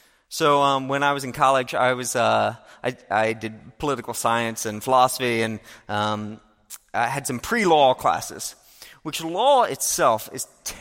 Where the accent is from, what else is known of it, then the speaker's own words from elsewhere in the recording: United States; That, of course, I'm an American.